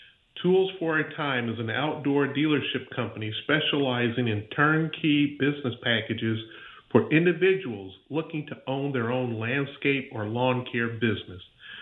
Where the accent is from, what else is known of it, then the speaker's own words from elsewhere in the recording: Pensacola, Florida, United States; A little bit about myself. I'm from the Pensacola, Florida area.